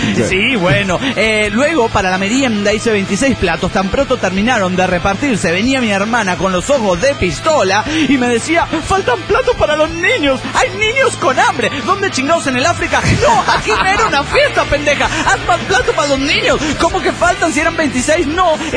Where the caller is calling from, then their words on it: Torreón, Coahuila, Mexico; de Torreón, Coahuila, México.